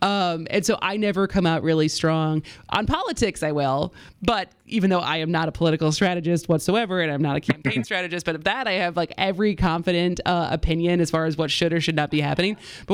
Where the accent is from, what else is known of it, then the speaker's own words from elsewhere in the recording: Wisconsin, United States; accent: Wisconsin; And God, my Wisconsin accent really has come back so strongly.